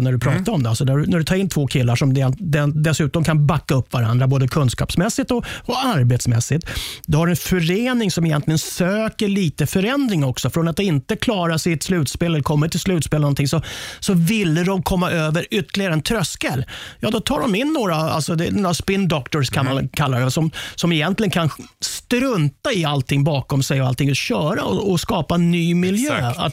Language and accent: Swedish; Stockholm, Stockholm County, Sweden; now in Örnsköldsvik, Sweden; Du, jag kommer från Stockholm. Ja. Jag flyttade upp till Övik.